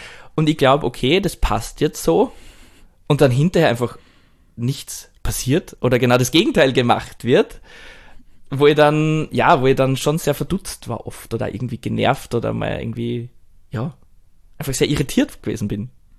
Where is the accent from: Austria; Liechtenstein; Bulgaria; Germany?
Austria; now in Japan; dass ich mich seit dem Umzug nach Japan viel mehr als, ich weiß nicht, ich würde nicht sagen als Österreicher, aber als Europäer vielleicht fühle.